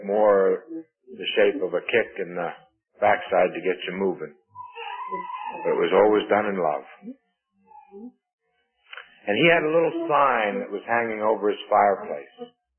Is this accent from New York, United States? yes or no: yes; Glen Head, New York, United States; When I was growing up in Glen Head, there was an elder there.